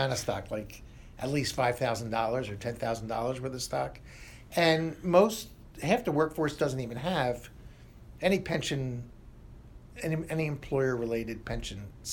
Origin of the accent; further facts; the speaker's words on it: Pennsylvania, United States; Senator Lawrence Michel from Pennsylvania, my home state.